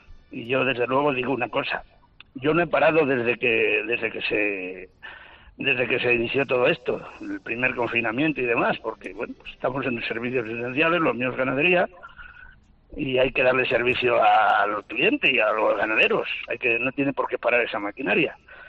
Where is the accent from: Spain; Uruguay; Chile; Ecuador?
Spain; Zamora, Castile and León; Aquí por mi zona, yo soy de Zamora, pues creo que gracias a Dios no ha habido esas aglomeraciones.